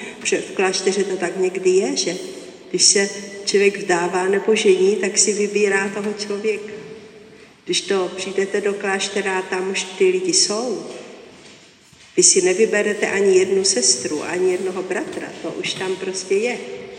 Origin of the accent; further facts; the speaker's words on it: Moravia, Czechia; pocházím z Moravy, byla jsem úplně jako holka z vesnice.